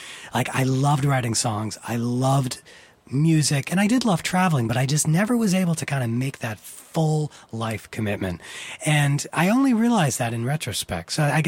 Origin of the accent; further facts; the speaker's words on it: Fairfield, Connecticut, United States; I grew up in Fairfield.